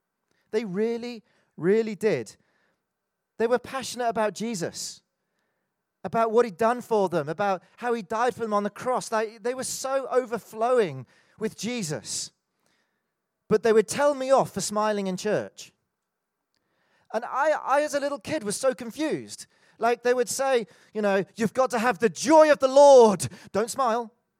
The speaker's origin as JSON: {"language": "English", "region": "North East England", "country": "United Kingdom", "tie": "born there", "said": "And my story began 46 years ago in the northeast of England. Yes, I am British."}